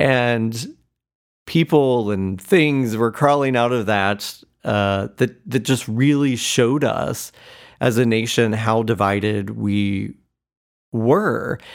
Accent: Cowan, Indiana, United States; we left my hometown of Cowan, Indiana.

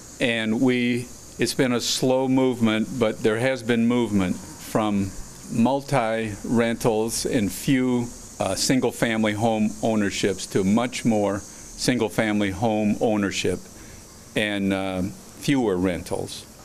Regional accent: Detroit, Michigan, United States; I'm from Detroit. Both my wife and I met and married in Detroit area.

